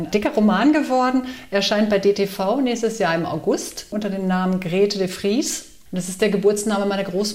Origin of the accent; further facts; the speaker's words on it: Brunsbüttel, Schleswig-Holstein, Germany; born there; komme gebürtig aus Norddeutschland, bin in Brunsbüttel geboren.